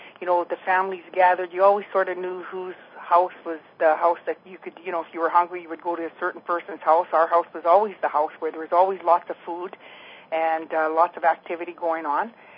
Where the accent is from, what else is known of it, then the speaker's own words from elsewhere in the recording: Winnipeg, Manitoba, Canada; I can tell you, Dale, growing up in Winnipeg, especially growing up in the north end of Winnipeg, it was like growing up in a small little community.